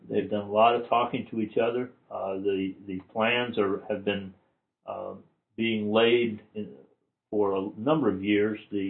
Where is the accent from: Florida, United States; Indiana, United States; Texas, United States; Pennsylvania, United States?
Florida, United States; Well, I was proud of my home state of Florida